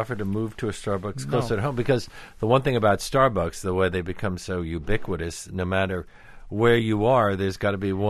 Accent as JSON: {"language": "English", "region": "New York", "country": "United States", "said": "I mean, I always felt as a New Yorker that I was getting colored water."}